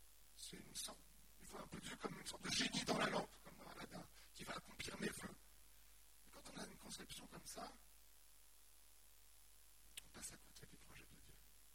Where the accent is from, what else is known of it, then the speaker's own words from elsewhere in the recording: France; aujourd'hui je suis français, j'habite en France